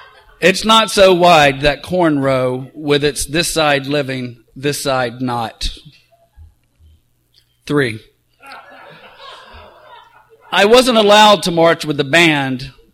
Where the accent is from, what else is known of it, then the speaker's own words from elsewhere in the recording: Mississippi, United States; to go back and teach at Ole Miss in my home state for a year, which, of course, was an honor. But you know, a lot had changed in my life since when I lived in Mississippi and now.